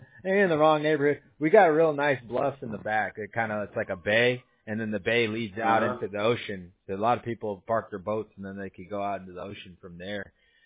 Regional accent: California, United States; Oh, yeah. Yeah. I grew up in Orange County. Surf City. They call it the Orange Curtain.

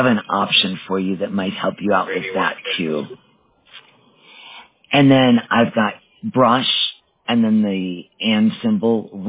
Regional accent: Wisconsin, United States; I grew up in Wisconsin, and I graduated

